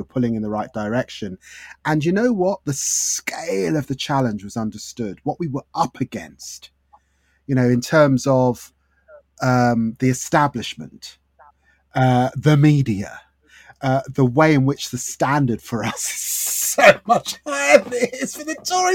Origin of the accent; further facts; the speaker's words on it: Haringey, London, United Kingdom; I grew up in Haringey. And if you grew up in Haringey, Hackney or Islington or Lambeth, you knew something about that.